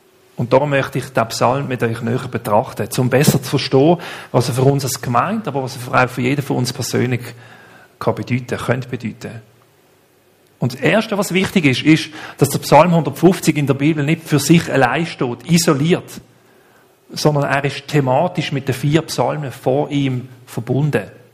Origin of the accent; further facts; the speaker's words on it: Basel, Basel-Stadt, Switzerland; Bei uns in Basel ist es zumindest so, wenn man unterwegs ist, draussen, dann begegnet einem Musik eigentlich auf Schritt und Tritt.